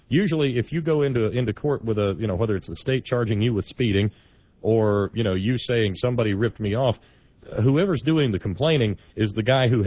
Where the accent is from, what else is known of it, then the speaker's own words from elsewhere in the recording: West Virginia, United States; No, actually, I'm from Fayette County.